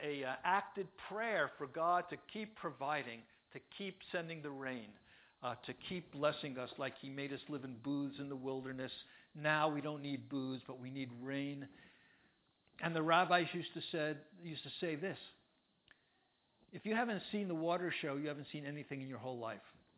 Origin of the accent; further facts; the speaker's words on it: New York City, New York, United States; Look, I'm from New York City. We don't hunt. We don't fish. We don't even have an outdoors. The wildest animal I ever saw growing up was a pigeon.